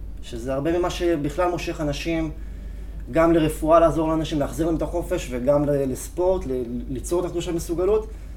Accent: Jerusalem, Jerusalem District, Israel; אני גדלתי בירושלים, למדתי בתיכון ארטמן

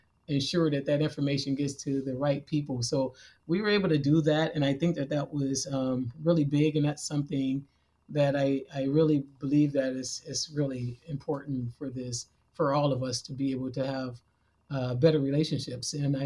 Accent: Oakland, California, United States; You know, like I said, I grew up in Oakland, and I'm still, several of my family members still live there. And I, you know, I was born, raised, and bred there.

